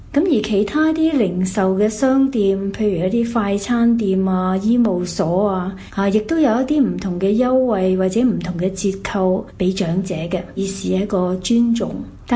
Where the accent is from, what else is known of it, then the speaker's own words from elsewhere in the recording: Hong Kong; 我是香港的